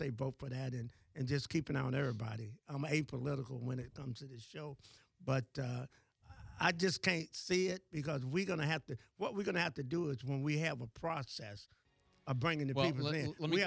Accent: Florida, United States; We're not going to bring in no socialists in Escambia County. I grew up in Escambia County.

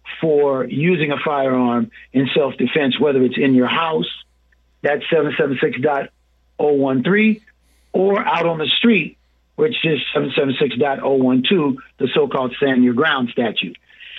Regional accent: United States; And I'm an American. I just happen to be Black American.

